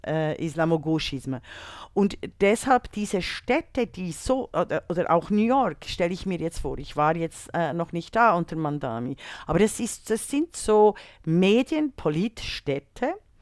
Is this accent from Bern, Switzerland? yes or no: yes; Bern, Switzerland; Meine Heimatstadt Bern in der Schweiz.